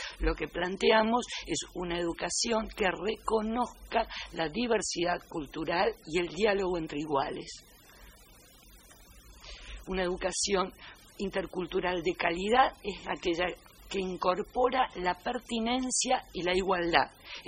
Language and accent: Spanish; Argentina; soy argentina